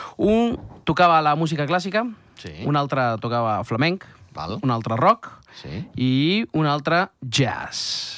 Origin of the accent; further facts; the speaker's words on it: Mexico; I aquí hi ha una història que a mi, com a mexicà, m'arriba especialment